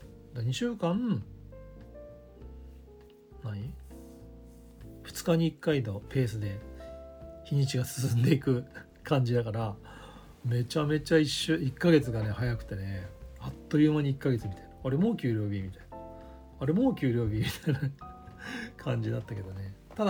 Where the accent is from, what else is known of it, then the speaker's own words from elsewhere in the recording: Saitama, Japan; で僕の地元の埼玉の方はさ、やっぱ夏祭り、